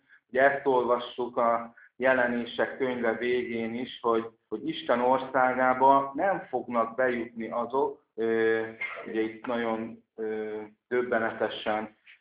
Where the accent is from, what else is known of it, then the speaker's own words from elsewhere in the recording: Bács-Kiskun, Hungary; legalábbis a mi vidékünkön, ahol fölnőttem a Bács-Kiskunságban